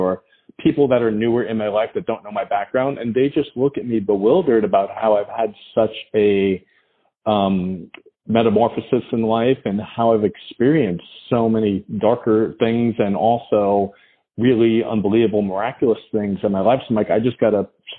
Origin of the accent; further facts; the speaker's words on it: Queens, New York, United States; So I grew up in Queens, New York, pretty much on the streets, involved with graffiti and gangs and all that stuff.